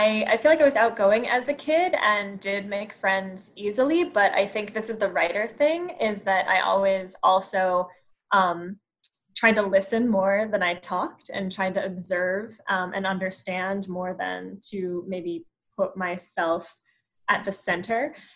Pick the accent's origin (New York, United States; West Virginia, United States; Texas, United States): West Virginia, United States; Beckley; born there; also born or lived in Omaha, United States / Shreveport, United States / Illinois, United States; I was born in Beckley, West Virginia, and then I lived in Omaha, Nebraska, and Shreveport, Louisiana.